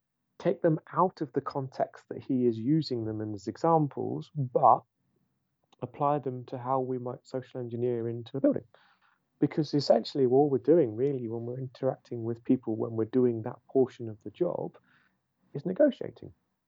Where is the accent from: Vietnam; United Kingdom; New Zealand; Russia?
United Kingdom; England; now in United States; And so how I approach that in the US as an English person, let's remember that, will be different